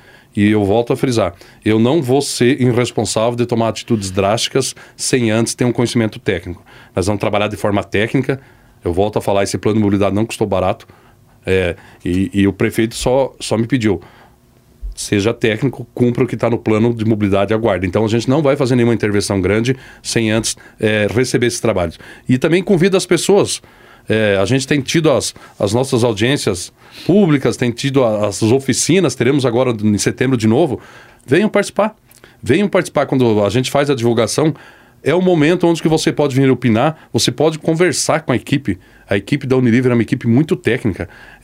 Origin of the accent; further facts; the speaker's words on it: Marechal Cândido Rondon, Paraná, Brazil; born there; sou nascido em Marechal Rondão, trabalhei a minha vida inteira aqui na região oeste do Paraná